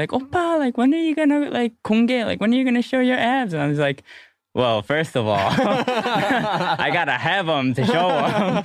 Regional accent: Hoffman Estates, Illinois, United States; But then, you know, if I'm like, oh yeah, I'm from Hoffman Estates, no one really knows where that is.

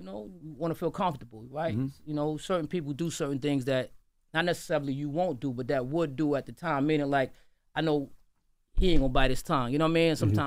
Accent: Brooklyn, New York, United States; I'm from Brooklyn, the whole Queens crew in there.

